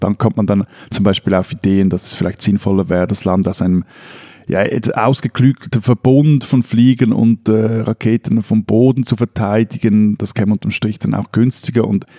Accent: Switzerland; Aber ja, die Reaktionen bei dir sind sehr wahrscheinlich ähnlich, wie sie bei uns in der Schweiz wären.

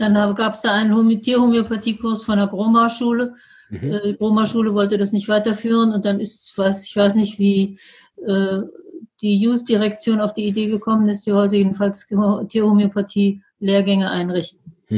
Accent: Frauenfeld, Thurgau, Switzerland; Also ich komme aus dem Raum Frauenfeld

